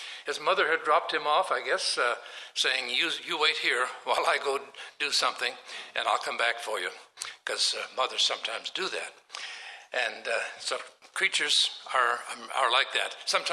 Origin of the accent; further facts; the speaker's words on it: Swan Plain, Saskatchewan, Canada; born there; I was born near Swan Plain, Saskatchewan, in 1934, and nothing is left of the homestead.